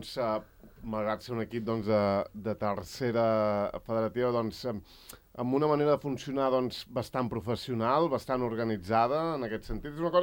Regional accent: Argentona, Catalonia, Spain; Nosaltres som d'Argentona original.

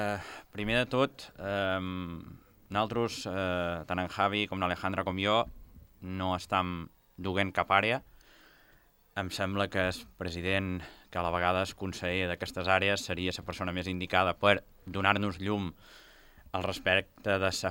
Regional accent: Formentera, Balearic Islands, Spain; com a formenterer em preocupa molt l'aigua Formentera.

